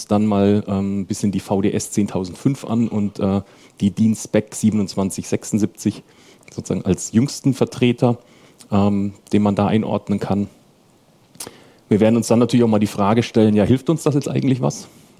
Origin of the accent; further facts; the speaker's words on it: Southern Germany, Germany; now in Hanover, Germany; Ich komme aus der Region Hannover, allerdings tatsächlich nicht gebürtig. Bin eigentlich eher so aus dem Süden der Republik, habe mich aber aufgrund meiner Frau, die aus der Gegend kommt, inzwischen sprachlich sehr, sehr stark dem Versuch, dem Hochdeutschen anzunähern.